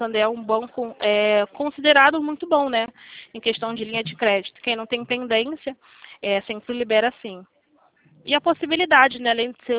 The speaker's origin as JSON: {"language": "Portuguese", "region": "Rio de Janeiro", "country": "Brazil", "said": "eu sou do centro do Rio de Janeiro."}